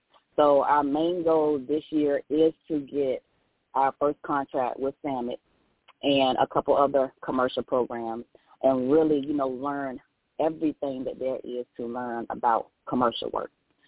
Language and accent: English; Elizabeth City, North Carolina, United States; now in Raleigh, United States; And so I'm originally from Elizabeth City. That's my hometown, so I got to shout them out. But I've been in the Raleigh area for over 20 years.